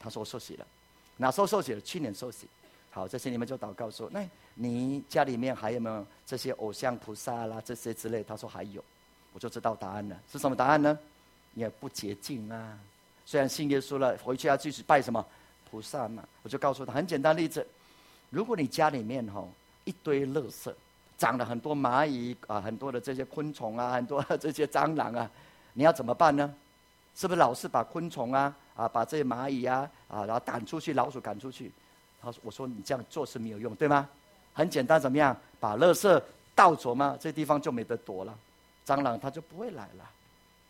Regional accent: Taiwan; 我是台湾来的

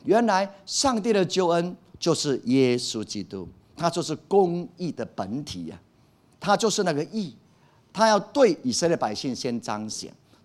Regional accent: Taiwan; 然后把福音传给我们台湾人，我们要非常感动跟感恩。

